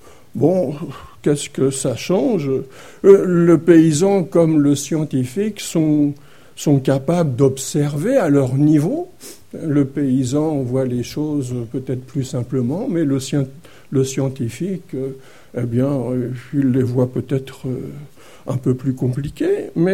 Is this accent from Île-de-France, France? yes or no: no; Nantes, Pays de la Loire, France; en plein centre de ma ville natale de Nantes